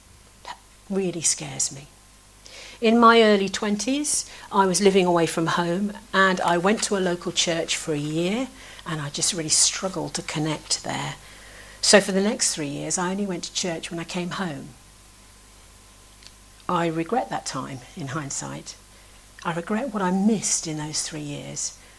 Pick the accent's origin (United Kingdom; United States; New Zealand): United Kingdom; but we're British, so that probably isn't possible.